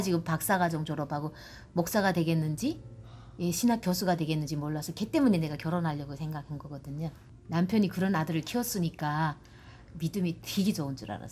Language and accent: Korean; North Korea; now in United States